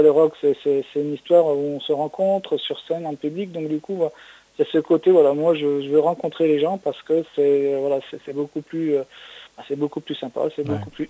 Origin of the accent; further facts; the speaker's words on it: Saint-Étienne, Auvergne-Rhône-Alpes, France; Donc moi, je suis de Saint-Étienne